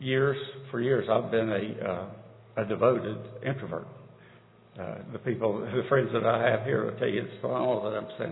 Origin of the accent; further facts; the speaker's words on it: Richmond, Virginia, United States; moved away; Me and my brother, I had a brother. We were raised in Richmond, Virginia, and we were transferred up here.